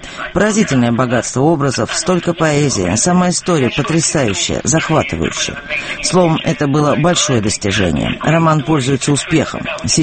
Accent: South Africa; Мое детство прошло в Южной Африке, я много читала.

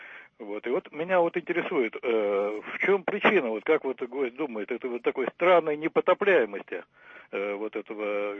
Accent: Saint Petersburg, Russia; Ну, я вот родился в Петербурге, коренной житель Петербурга.

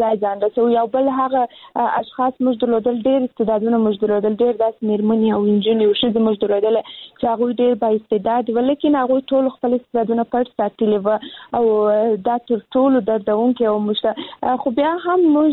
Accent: Kandahar, Afghanistan; زه هم د کندهار ولایت څخه یم

